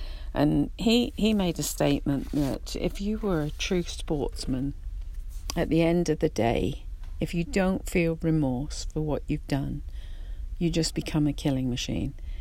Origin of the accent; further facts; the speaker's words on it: England, United Kingdom; Unfortunately for me, my hometown and village has now become a tourist hub, very expensive, and all the places I grew up with and love are financially now out of my realm.